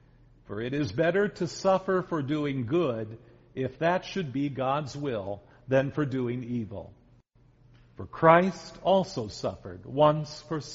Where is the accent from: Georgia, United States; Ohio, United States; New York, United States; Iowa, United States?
Iowa, United States; Iowa City; But I attended Iowa City High School in Iowa City, Iowa, which was my hometown.